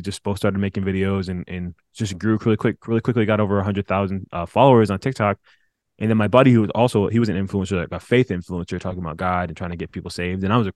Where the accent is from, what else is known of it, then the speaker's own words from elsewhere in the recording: Grand Rapids, Michigan, United States; also born or lived in Oklahoma; Well, I am from Michigan, Grand Rapids, Michigan, or suburbs of that. I was born in Oklahoma. My parents were at a Bible college. That's why they were there. Moved when I was two.